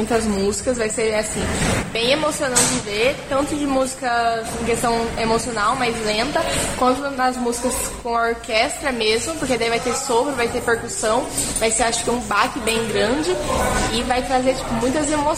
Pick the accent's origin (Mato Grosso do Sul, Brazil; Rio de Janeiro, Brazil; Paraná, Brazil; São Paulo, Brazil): Paraná, Brazil; Londrina; eu sou daqui de Londrina, eu toco violino há 10 anos